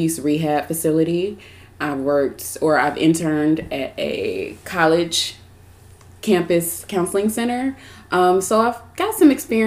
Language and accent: English; Atlanta, Georgia, United States; also born or lived in New Orleans; So I'm from Atlanta by way of New Orleans. I actually got my master's in New Orleans, specializing in clinical mental health.